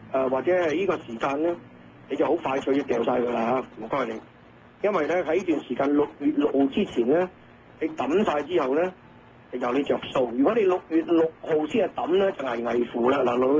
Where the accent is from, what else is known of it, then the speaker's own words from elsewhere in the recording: Vietnam; 咁又我諗不如翻越南啦，哎呀，反正我都係越南華僑，翻越南啦。